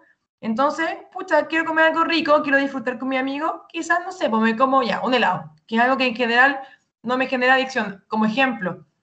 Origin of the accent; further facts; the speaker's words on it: Italy; yo soy italiana